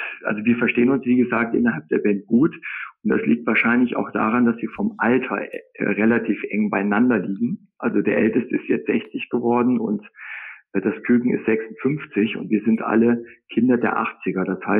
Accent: Bad Wildungen, Hesse, Germany; Also wir kommen alle so aus dem Bereich Bad Wildung und Umgebung.

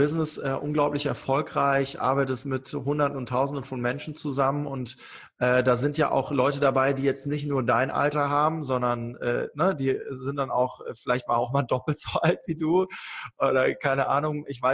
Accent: Germany; ich bin behütet aufgewachsen, in Deutschland aufgewachsen

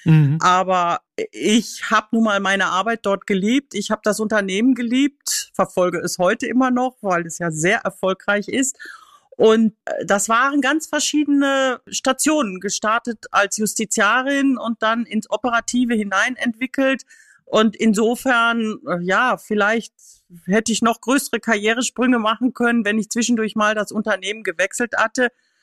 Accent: North Rhine-Westphalia, Germany; also born or lived in Hungary; Ja, also ich bin gebürtige Sauerländerin, lebe in Westfalen und ich habe mein halbes Berufsleben in Westfalen verbracht und die andere Hälfte eben in Ungarn

